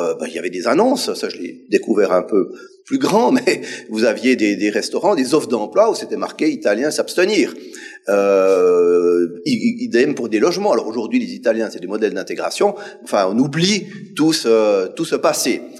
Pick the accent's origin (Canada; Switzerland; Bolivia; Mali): Switzerland; also born or lived in Germany; Moi, je suis né en Allemagne, une mère allemande, d'un père italien, puis quand je me suis retrouvé en Suisse, enfant